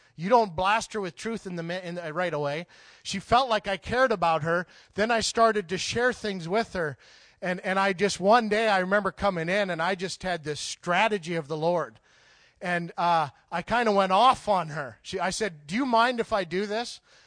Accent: Canada; Remember, I'm a Canadian, comes from a small village in Canada. I didn't grow up in the city, you know. So I was really naive.

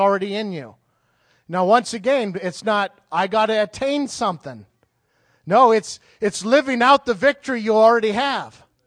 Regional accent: Canada; I grew up in Canada

